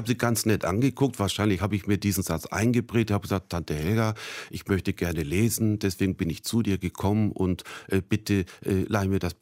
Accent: Krautsand, Lower Saxony, Germany; bis zur Sturmflut eben in dieser Abgeschiedenheit auf der Albinsel Krautsand. Nachdem wir alles verloren haben, sind wir umgezogen in eine Siedlung mit 4 großen Wohnblöcken.

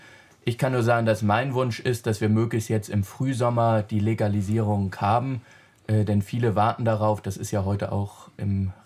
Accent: Hamburg, Germany; Ich nenne noch mal ein Beispiel aus meiner Heimatstadt Hamburg.

